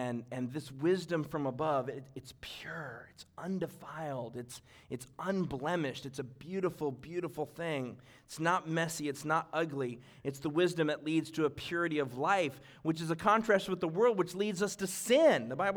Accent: Yuba City, California, United States; Now, I'm from Yuba City, so I don't have chains.

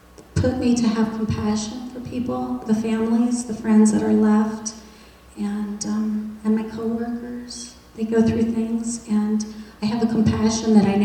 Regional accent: Ottumwa, Iowa, United States; I was born and raised in Ottumwa, lived a very secure life right here, and I was comfortable.

